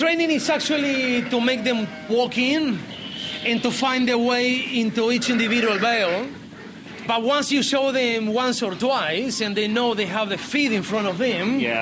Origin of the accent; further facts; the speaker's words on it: Uruguay; English is a second language; moved away; I am from Uruguay in South America, a very small country between Argentina and Brazil and the Atlantic Ocean. And yes, it's a tiny country.